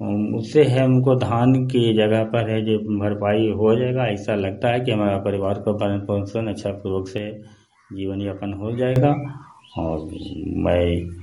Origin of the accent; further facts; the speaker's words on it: Murdali Chak, India; मैं मुरदली चक ग्राम के रहने वाला हूँ।